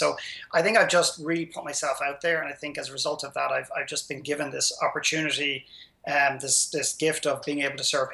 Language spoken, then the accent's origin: English; Ireland; my modest background growing up in Ireland.